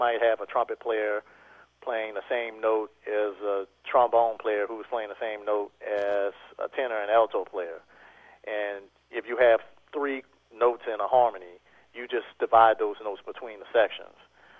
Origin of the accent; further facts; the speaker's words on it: New Orleans, Louisiana, United States; now in Texas; I'm from New Orleans, so that's what really makes the band different than anything else that's going on in Texas or really anywhere else besides New Orleans.